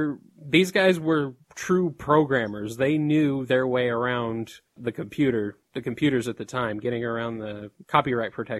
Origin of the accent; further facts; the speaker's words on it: United States; but I'm American, so...